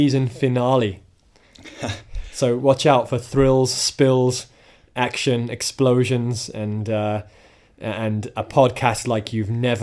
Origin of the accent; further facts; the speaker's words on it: United Kingdom; since there's been a lot of attention drawn to the fact that we're British and it's Brits podcasting and all that kind of thing